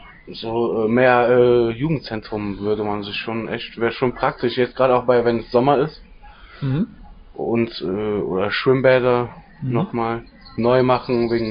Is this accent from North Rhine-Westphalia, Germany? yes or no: yes; Eschweiler, North Rhine-Westphalia, Germany; Ich komme aus Eschweiler.